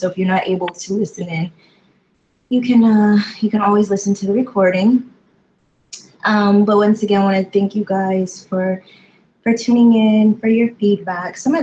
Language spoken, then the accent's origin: English; California, United States; And then from my preteens all the way into my adulthood is California. But I was raised in California.